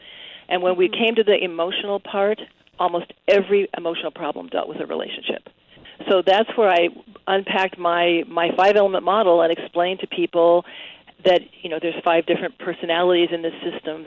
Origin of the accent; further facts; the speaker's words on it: Santa Monica, California, United States; I mean, I grew up in L.A. Actually, I grew up in Santa Monica. So I was in the Midwest where I live now, going to college.